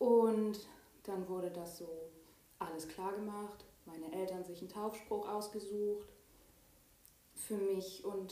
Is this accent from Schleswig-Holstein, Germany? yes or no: yes; Sterup, Schleswig-Holstein, Germany; ich bin 22, ich komme hier aus Sterup und ich bin seit 2007 bei den Pfadfindern.